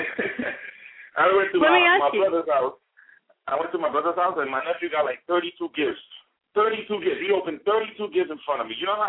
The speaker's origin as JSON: {"language": "English", "country": "Puerto Rico", "tie": "born or raised there", "said": "As a kid, I was born in Puerto Rico, so I saw when they did the whole process of killing the pig"}